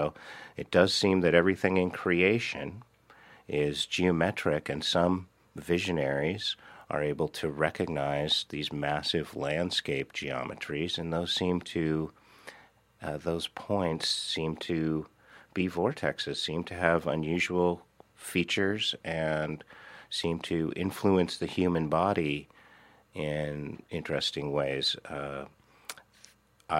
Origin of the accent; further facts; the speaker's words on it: California, United States; moved away as an adult; now in Rogue Valley, United States; I grew up in the San Francisco Bay Area, North Bay and Marin County, and came up to the Rogue Valley about 25 years ago to live in the woods.